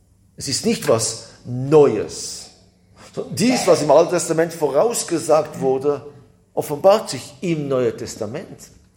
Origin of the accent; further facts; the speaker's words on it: Israel; ich bin ja in Israel aufgewachsen